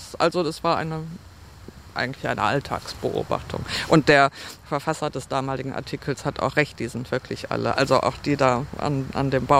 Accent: North Rhine-Westphalia, Germany; Ich bin aufgewachsen im Ruhrgebiet, in so einer Stadt, die irgendwie, also viel zu groß ist, kein Dorf, ist aber auch keine Großstadt, ist irgendwie so was Komisches dazwischen.

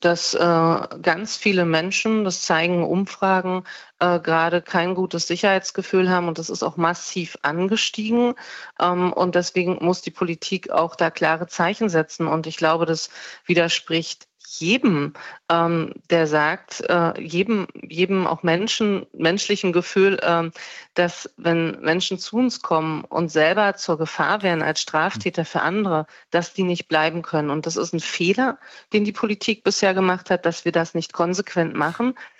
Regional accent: East Germany, Germany; Als Ostdeutsche kann ich nur sagen

